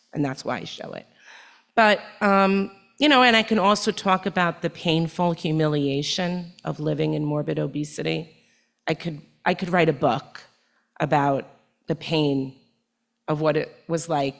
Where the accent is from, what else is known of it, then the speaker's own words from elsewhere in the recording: Cornwall, New York, United States; So I come from New York, from the Hudson Valley region of New York, from a Cornwall area of New York.